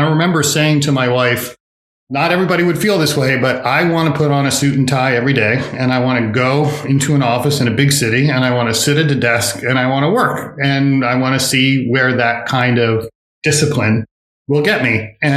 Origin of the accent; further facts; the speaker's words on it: New Jersey, United States; Every single summer in college, I lived at home. I grew up near Princeton, and I worked as a tour guide in the tour office at Princeton